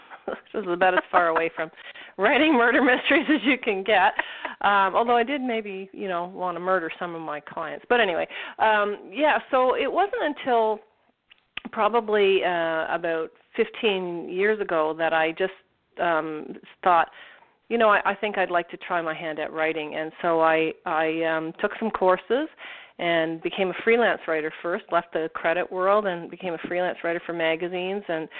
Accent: Toronto, Ontario, Canada; I was born in Toronto, and I've lived within 2 hours of Toronto ever since.

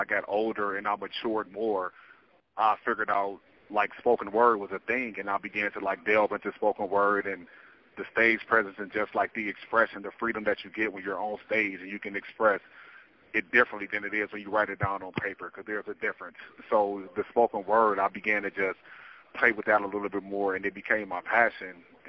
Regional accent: Cleveland, Ohio, United States; also born or lived in Lakewood; So I'm from Lakewood, Ohio. I was born and raised on, like, the west side of Cleveland. I eventually ended up in Lakewood, Ohio.

